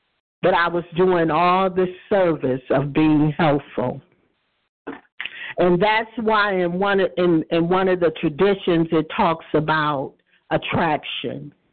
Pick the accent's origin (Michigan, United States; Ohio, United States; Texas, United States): Michigan, United States; from Michigan, a grateful, compulsive overeater.